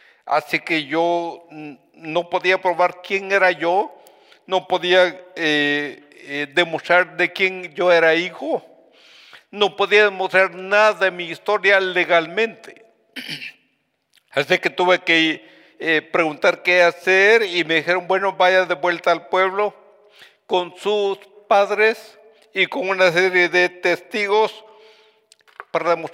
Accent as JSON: {"language": "Spanish", "country": "Guatemala", "tie": "born there", "said": "la guerrilla en Guatemala había ido al pueblo donde yo nací"}